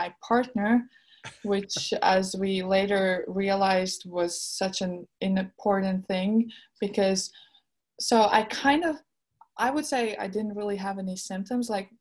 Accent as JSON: {"language": "English", "country": "Latvia", "tie": "born or raised there", "said": "the European Championships that are happening in Latvia, and not only in Latvia, but in my hometown, which is like, the courts are 10 minutes away from my house."}